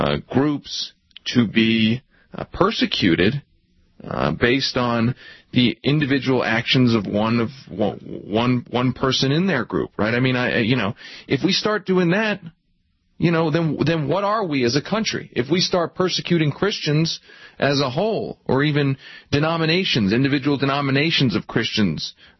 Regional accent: United States; I'm an American, right? And we're Americans here.

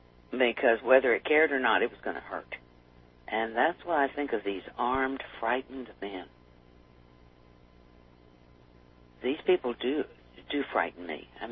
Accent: Texas, United States; I grew up in Texas in a time where there was miles and miles of miles and miles, and absolutely no public transportation outside of the cities.

